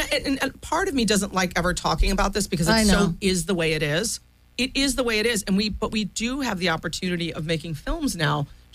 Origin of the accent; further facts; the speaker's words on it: Chicago, Illinois, United States; I grew up in Chicago, so that's like, and I remember that specifically